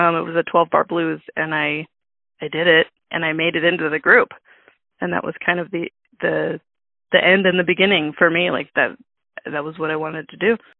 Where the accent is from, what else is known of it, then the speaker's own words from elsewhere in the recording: Riverside, California, United States; also born or lived in La Palma; I was born in La Palma, California, which is Orange County. And I was raised in Riverside, which is the Inland Empire, so kind of in the desert of Southern California.